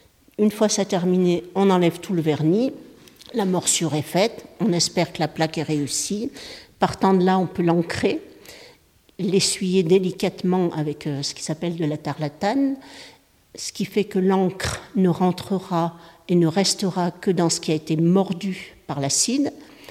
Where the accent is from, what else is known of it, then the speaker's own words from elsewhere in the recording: Auvergne-Rhône-Alpes, France; Moi, je viens de l'Isère. J'habite au pied du Vercors à Tulin. J'ai des origines chélaroises, entre autres, parce que je suis italo-brésilienne, mais je suis née au Chélard.